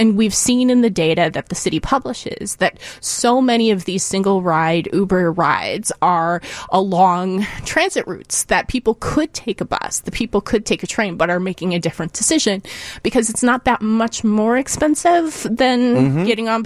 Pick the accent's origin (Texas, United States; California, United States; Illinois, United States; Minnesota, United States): Illinois, United States; Chicago; as a Chicagoan, it was just such an honor to have it here